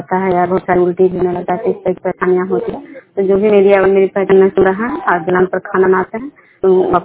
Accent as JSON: {"language": "Hindi", "region": "Bihar", "country": "India", "said": "Programme खजरा पंचायत नालंदा जिला नगरता प्रखंड के निवासी हूँ।"}